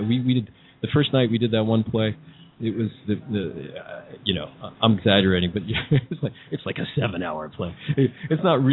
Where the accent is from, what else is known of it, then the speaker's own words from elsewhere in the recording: Connecticut, United States; also born or lived in England; We're sort of New Yorkers. I grew up in Connecticut and what used to be a farm, and lived in England for a while with my dad.